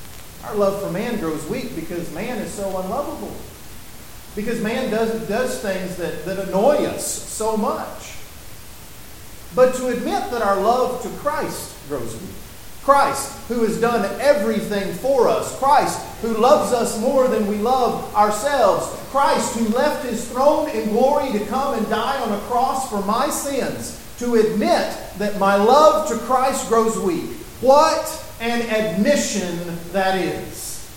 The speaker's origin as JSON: {"language": "English", "region": "Texas", "country": "United States", "tie": "born or raised there", "moved": "as an adult", "said": "I grew up in West Texas, out near Lubbock. And so I didn't learn how to swim until I was 18 years old and I moved to Florida"}